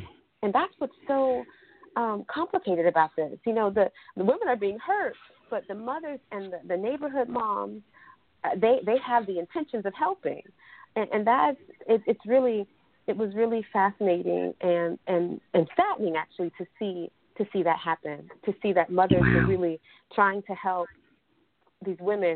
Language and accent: English; United States; when people would find out I was from the United States